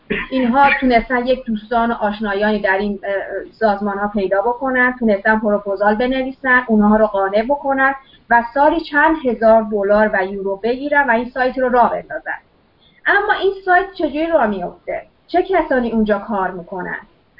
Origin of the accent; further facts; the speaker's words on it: Iran; moved away; من با همین دیدگاه سیاسی خاص از ایران اومدم خارج از ایران